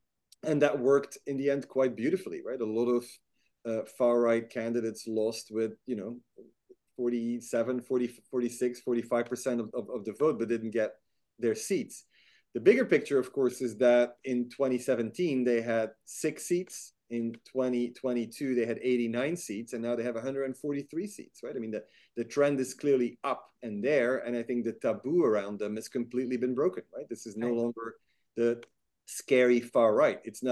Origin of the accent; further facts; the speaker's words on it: Belgium; I grew up in Belgium, right? So this looks very familiar to me.